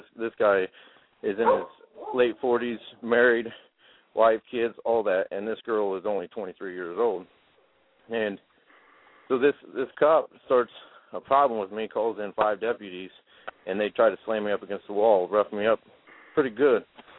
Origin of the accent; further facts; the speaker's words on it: Illinois, United States; I'm from Illinois, and I was dating a girl that's a few years younger than me.